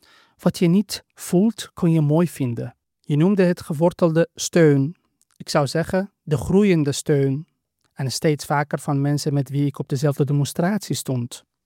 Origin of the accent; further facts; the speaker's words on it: Iran; zodra ze weten dat ik uit Iran kom.